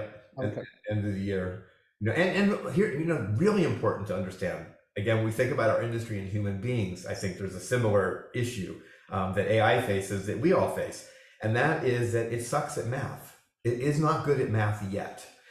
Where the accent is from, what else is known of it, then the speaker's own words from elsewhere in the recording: Chicago, Illinois, United States; And it's in my hometown, right? You're coming to Chicago.